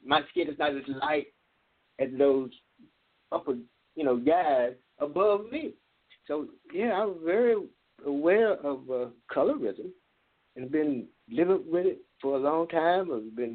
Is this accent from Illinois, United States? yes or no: no; Gainesville, Florida, United States; I mean, I grew up in the South. You know, I grew up in Gainesville, Florida.